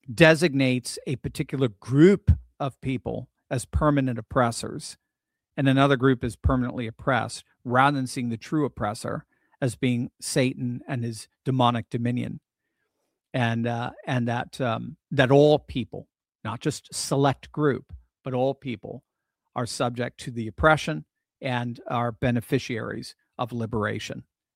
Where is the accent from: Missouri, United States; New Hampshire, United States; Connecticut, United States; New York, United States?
Connecticut, United States; I grew up in Connecticut and spent a lot of time in Jersey.